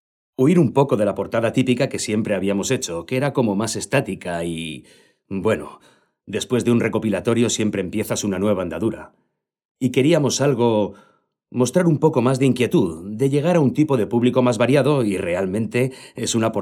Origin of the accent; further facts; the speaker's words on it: Catalonia, Spain; first language Catalan; Spanish is a second language; now in Madrid, Spain; Yo soy catalán. Llevo 15 años en Madrid